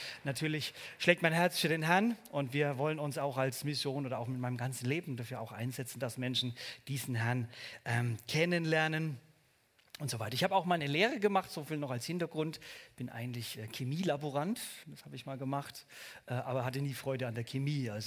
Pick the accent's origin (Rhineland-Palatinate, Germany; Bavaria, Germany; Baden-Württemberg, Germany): Bavaria, Germany; accent: Franconian; Ich komme ursprünglich aus dem Bundesland Bayern. Richtig, eigentlich ein Franke, also ich kann auch das R etwas rollen.